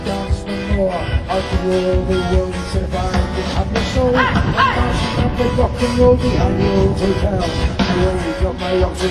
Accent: Newcastle, North East England, United Kingdom; We're from Newcastle, you know.

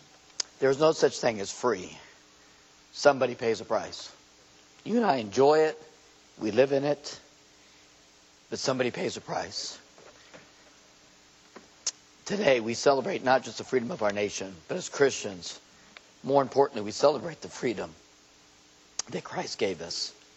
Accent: United States; I'm glad I'm an American. I'm glad I live here.

